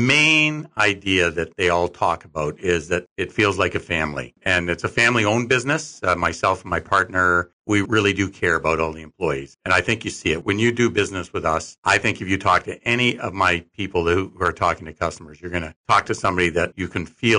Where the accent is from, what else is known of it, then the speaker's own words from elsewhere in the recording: Ilderton, Ontario, Canada; I grew up in Ilderton, Ontario, and have spent a lot of my life in southwestern Ontario.